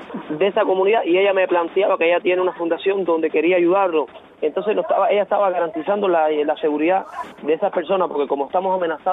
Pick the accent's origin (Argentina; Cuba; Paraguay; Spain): Cuba; Cienfuegos; Yo soy de Cienfuegos.